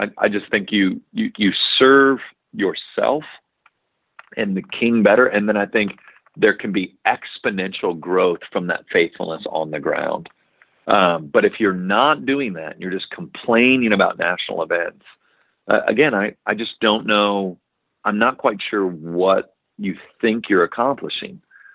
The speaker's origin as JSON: {"language": "English", "region": "Texas", "country": "United States", "said": "I'm from Texas, so that's why I had to say 30"}